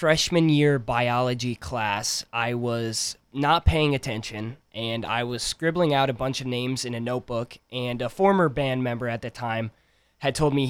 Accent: Madison, Wisconsin, United States; Oh, yeah. Well, we're from Madison. You know, half and half of us are, like, well, Cottage Grove, Monona, and then AJ's all the way from La Crosse.

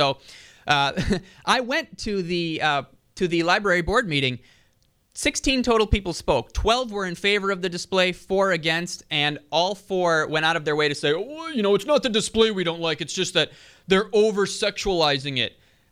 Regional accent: Germantown, Wisconsin, United States; recently, Germantown, my hometown, has been in the news for a pride display that was put up at the library.

